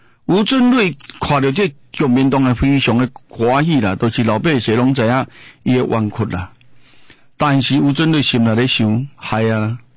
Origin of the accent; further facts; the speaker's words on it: Taiwan; 所以呢他我们台湾人有一句话啦